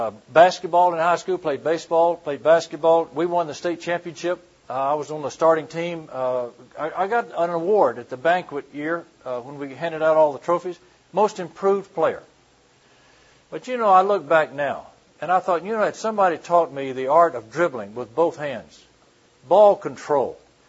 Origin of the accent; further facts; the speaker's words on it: Minden, Louisiana, United States; Well, in my home life, we were raised in Minden, Louisiana, and we were poor.